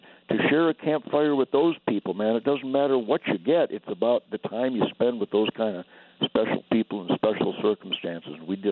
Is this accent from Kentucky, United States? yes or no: no; Detroit, Michigan, United States; I've been so lucky for the last 60-some years growing up in Detroit